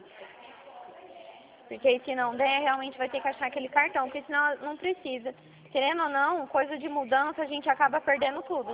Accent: Dracena, São Paulo, Brazil; Eu sou de Dracena, que eu falo da Central.

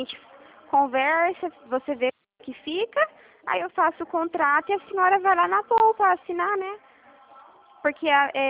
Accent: Toledo, Paraná, Brazil

